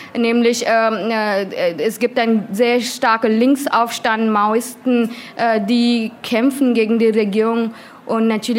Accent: Indore, Madhya Pradesh, India; German is a second language; das ist auch der Ort, wo ich herkomme. Mein Stadt heißt Indore.

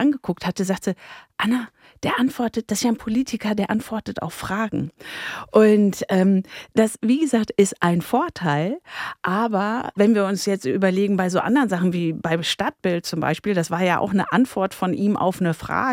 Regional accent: Dortmund, North Rhine-Westphalia, Germany; ich komme aus Dortmund und jeder, der was Schlechtes über Dortmund sagt, ne, den finde ich schrecklich.

